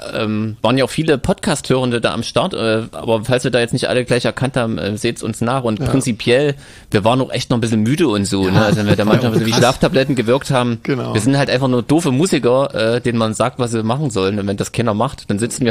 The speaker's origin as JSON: {"language": "German", "region": "Thuringia", "country": "Germany", "said": "Vor allem als Thüringer."}